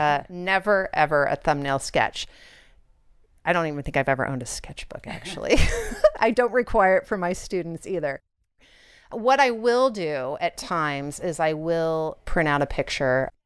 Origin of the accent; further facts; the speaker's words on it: Los Angeles, California, United States; I'm originally from Los Angeles. And so the nature here is incredible.